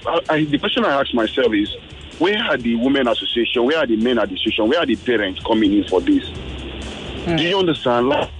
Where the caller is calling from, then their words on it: Lagos, Nigeria; I'm calling from Bagada, Lagos.